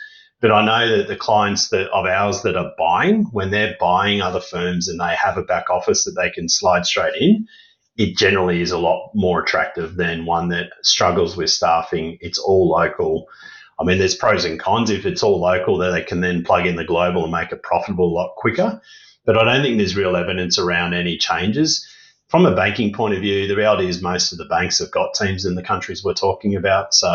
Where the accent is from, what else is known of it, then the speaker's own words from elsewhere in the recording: Australia; I'll use Australians, I'm an Aussie, so I can use this.